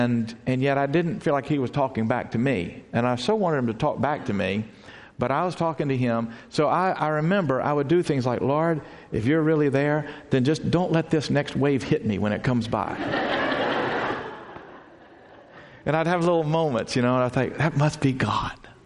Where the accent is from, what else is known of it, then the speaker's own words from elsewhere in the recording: United States; Or wonder if it's just I grew up in America and I happen to be around Christians, so that's, otherwise I'd be a Muslim.